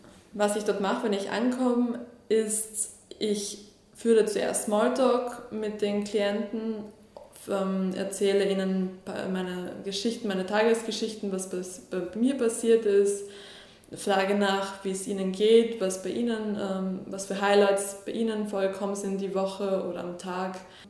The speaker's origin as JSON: {"language": "German", "region": "Vienna", "country": "Austria", "tie": "born or raised there", "said": "das wollte ich in Wien dann in meiner Heimatstadt auch tun, helfen."}